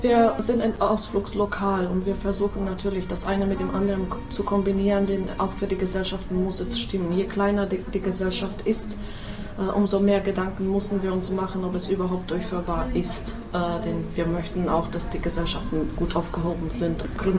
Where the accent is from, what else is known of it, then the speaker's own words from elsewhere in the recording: Low Tatras, Slovakia; Ich komme aus der Slowakei, aus einem kleinen Dorf in der Niederen Tatra. Bin da ganz bescheiden aufgewachsen.